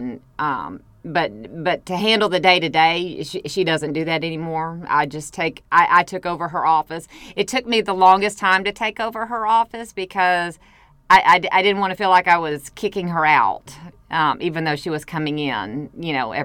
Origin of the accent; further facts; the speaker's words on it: Glenwood, United States; because it reminded me of growing up in Glenwood